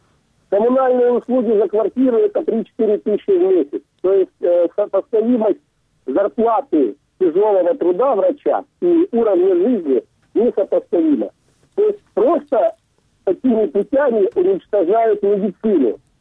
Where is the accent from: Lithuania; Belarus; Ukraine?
Ukraine; Sevastopol; Мне 49 лет, я родился в Севастополе. Я наполовину русский, наполовину украинец. То есть для меня этот город был родным.